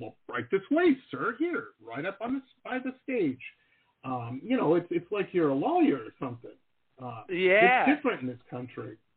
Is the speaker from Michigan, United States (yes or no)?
yes; Detroit, Michigan, United States; I grew up in Metro Detroit, and so it was very obvious to me from a very young age that it was pumping out workers for the factory.